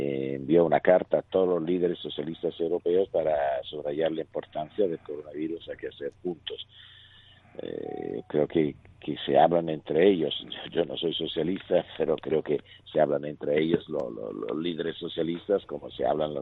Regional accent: Italy; Spanish is a second language; yo soy un partido de oposición en mi país

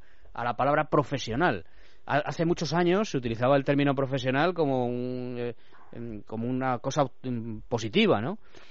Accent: Spain; somos españoles como él

